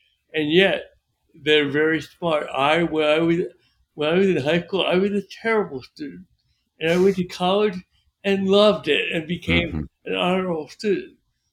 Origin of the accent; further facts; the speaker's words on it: New York, United States; moved away; also born or lived in Florida; I was from New York, moved to Florida.